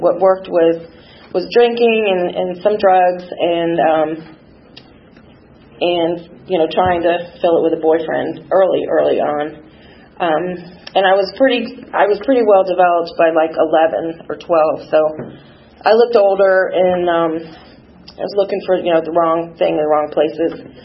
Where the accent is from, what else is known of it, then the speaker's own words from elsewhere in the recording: Miami, Florida, United States; I'm from Miami, Florida.